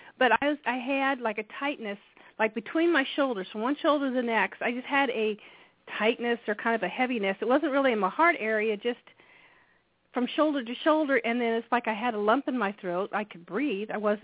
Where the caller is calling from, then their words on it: Indiana, United States; I'm from Indiana.